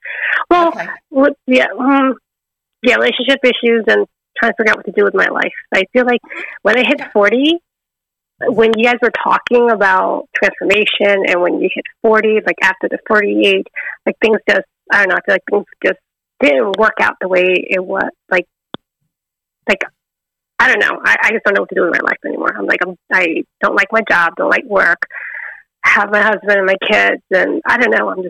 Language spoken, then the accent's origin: English; Laos; Oh, I'm from Laos. I'm Laotian.